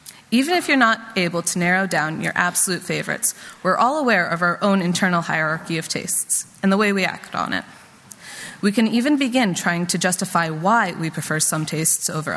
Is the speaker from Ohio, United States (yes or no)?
no; New York, United States; I grew up in the Hudson Valley, so I'm closely acquainted with the Culinary Institute of America.